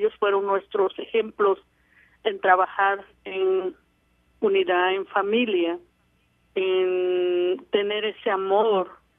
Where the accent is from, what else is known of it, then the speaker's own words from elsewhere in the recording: Izúcar de Matamoros, Puebla, Mexico; Estaba en un grupo en mi pueblo, que mi pueblo se llama Izúcar de Matamoros